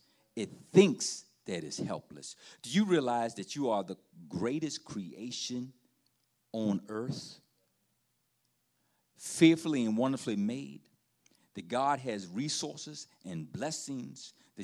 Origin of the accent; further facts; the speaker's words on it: East Coast, United States; I'm from the East Coast. And I look like I'm civilized. But I'm a city boy.